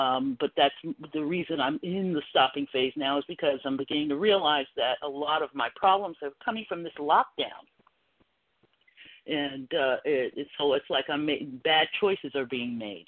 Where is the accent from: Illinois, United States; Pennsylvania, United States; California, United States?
California, United States; Santa Rosa; now in Kansas, United States; We're from California. We're from California.